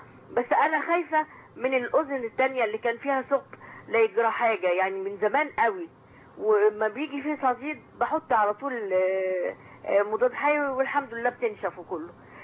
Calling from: Alexandria, Alexandria Governorate, Egypt; دكتور لو سمحت انا بكلم من اسكندريه

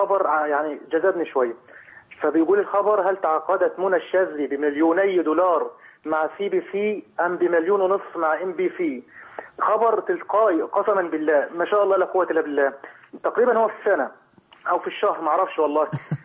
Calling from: Kuwait; انا دلوقتي انا بكلمك حضرتك من الكويت،

